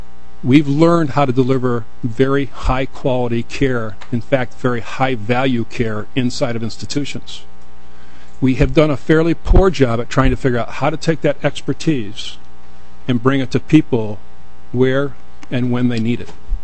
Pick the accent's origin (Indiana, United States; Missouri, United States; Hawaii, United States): Indiana, United States; Gary; I grew up in Gary, Indiana. My whole family was in the steel industry